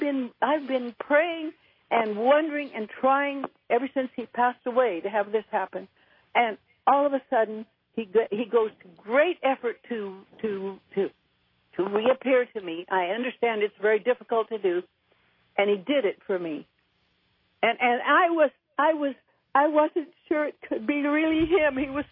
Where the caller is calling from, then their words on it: Claremont, California, United States; I'm calling from Claremont, California.